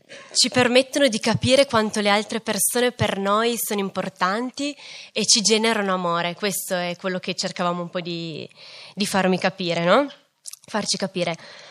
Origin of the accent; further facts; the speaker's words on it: Fossano, Piedmont, Italy; Noi quando ci siamo sposati siamo andati a vivere a Racconigi, io sono di Fossano